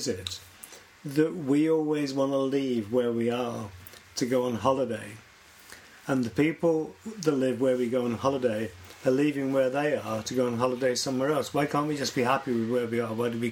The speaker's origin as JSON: {"language": "English", "region": "London", "country": "United Kingdom", "tie": "born or raised there", "said": "So I was brought up in London, and when I was very small, you know, kids could get around, we would go to the museums."}